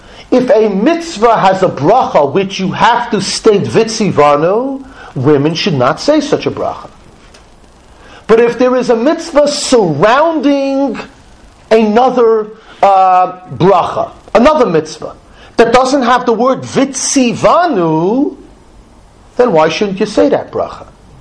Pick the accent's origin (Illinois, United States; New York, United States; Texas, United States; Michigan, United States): New York, United States; Borough Park; when I grew up in Borough Park in the shul where they had 40 people for Shabbos and 500 people for Rosh Hashanah Yom Kippur